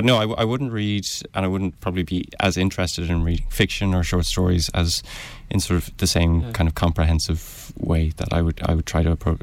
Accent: Stillorgan, County Dublin, Ireland; I'm 23. I'm based in Dublin. I've always lived here. I'm from Stillorgan.

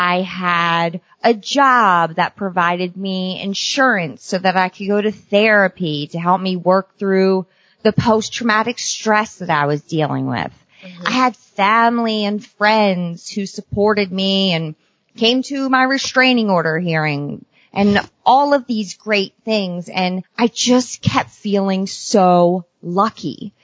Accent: Maryland, United States; accent: Maryland; nobody wants to listen to my Maryland accent.

